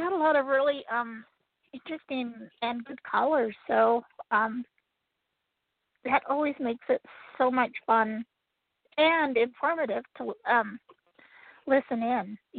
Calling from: Utah, United States; calling from Utah.

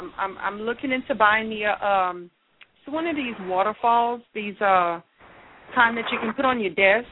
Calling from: Louisiana, United States; I'm calling from Louisiana.

